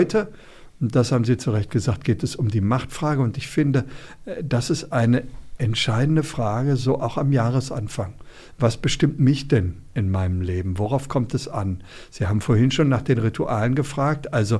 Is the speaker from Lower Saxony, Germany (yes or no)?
yes; Hanover, Lower Saxony, Germany; Die geht in meine Heimatstadt, das ist Hannover